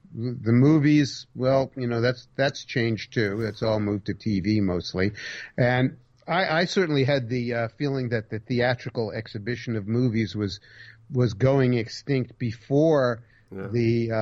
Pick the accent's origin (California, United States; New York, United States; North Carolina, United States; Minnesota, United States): New York, United States; Manhattan; now in Saratoga, United States; because I did it as a child growing up in Manhattan. I didn't have any woods to ramble around in, and I couldn't go bass fishing.